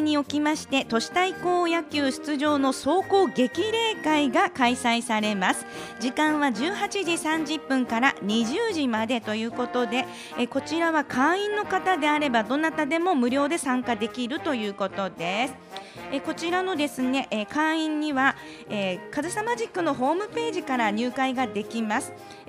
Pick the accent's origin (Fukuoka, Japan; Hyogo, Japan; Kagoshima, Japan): Fukuoka, Japan; 私の地元なのでね、福岡市